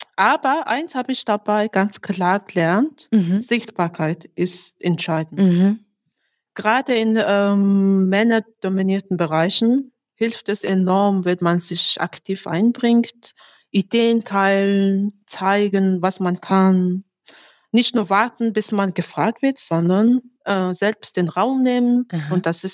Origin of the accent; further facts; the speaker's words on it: Mongolia; German is a second language; ich war neulich im Urlaub in meinem Heimatland Mongolei.